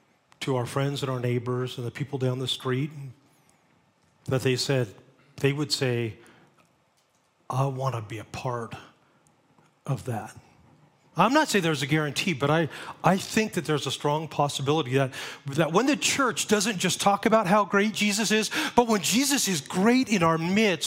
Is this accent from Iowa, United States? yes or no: no; Monterey, California, United States; also born or lived in Phoenix; I grew up in Monterey, went to school in Phoenix, got married, came back to Monterey, lived there for 10 years.